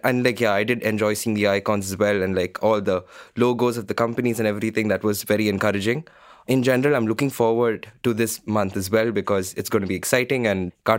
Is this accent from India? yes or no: yes; India; My pronouns are he, they. I am Indian by nationality.